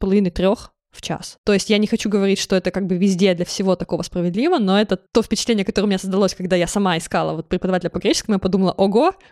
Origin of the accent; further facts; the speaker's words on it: Chelyabinsk, Chelyabinsk Oblast, Russia; Я помню, что я вот выросла в Челябинске